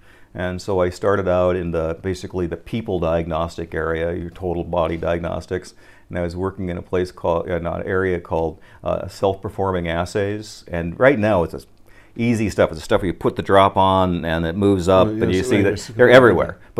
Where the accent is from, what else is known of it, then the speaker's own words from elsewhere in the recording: United States; now in Japan; being a American judoka, coming over to Japan was the mecca of judo at that time.